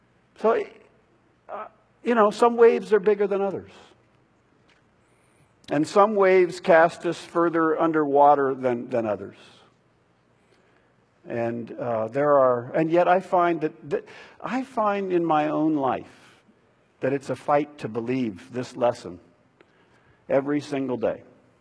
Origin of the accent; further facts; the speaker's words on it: United States; I'm an American. I deserve to not have to suffer that badly.